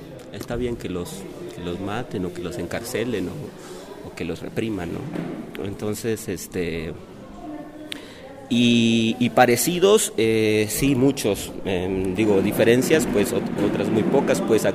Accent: Colombia; now in San Cristóbal, Mexico; soy colombiano. Actualmente, pues viajando por México y residiendo en San Cristóbal.

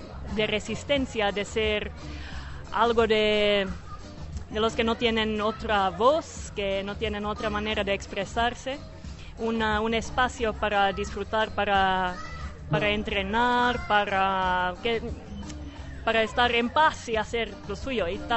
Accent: Finland; Spanish is a second language; now in San Cristóbal de las Casas, Mexico; soy de Finlandia, pero he vivido por todos lados y ahora en San Cristóbal un año y medio.

